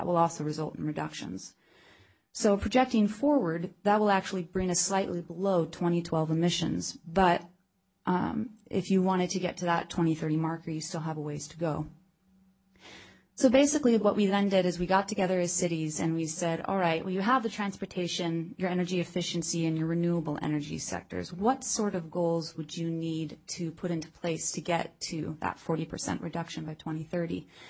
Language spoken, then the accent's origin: English; California, United States; I'm from the San Joaquin Valley.